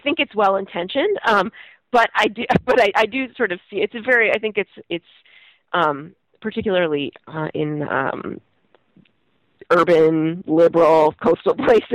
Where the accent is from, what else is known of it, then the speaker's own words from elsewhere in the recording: Brattleboro, Vermont, United States; I grew up in Brattleboro, Vermont, which is a place that was kind of in many ways colonized by the first wave of a lot of anti-war activists